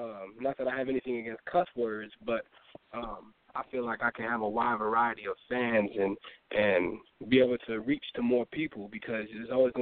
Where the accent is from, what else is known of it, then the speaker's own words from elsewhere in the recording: Chicago, Illinois, United States; and then I came back to Chicago, but I am from the Chicago area.